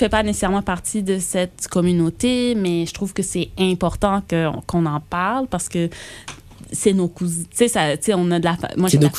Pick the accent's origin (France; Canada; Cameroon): Canada; Montreal, Quebec; Moi, je viens de Montréal.